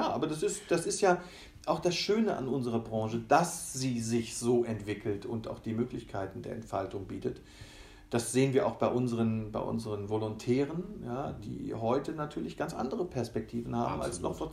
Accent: Rhineland, Germany; Ich bin im Rheinland groß geworden

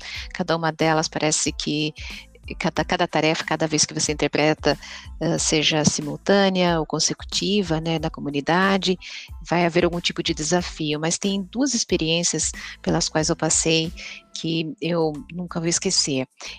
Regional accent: Salto de Pirapora, São Paulo, Brazil; also born or lived in Memphis, United States; now in Texas, United States; Eu sou brasileira, de São Paulo, do interior de São Paulo, de Salto de Pirapora, e moro nos Estados Unidos, no Texas agora, né, há 20 anos, dos quais 10 eu vivi no meio dos Estados Unidos, no estado chamado Tennessee, por 10 anos

